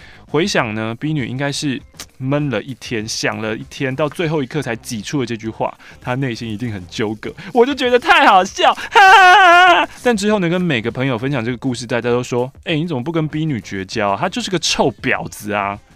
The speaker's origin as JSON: {"language": "Chinese", "region": "Taipei", "country": "Taiwan", "tie": "born or raised there", "said": "因为我是土生土长的台北市人，在北港的这一年"}